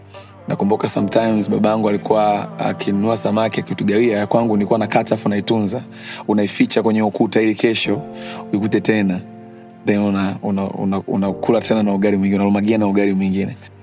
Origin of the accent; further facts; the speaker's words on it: Mahuta, Mtwara, Tanzania; born there; Nimezaliwa hapo miaka 28 iliyopita, na baba yangu na mama yangu walikuwa wanaishi hapo. Nilizaliwa katika hospitali ya Mahuta.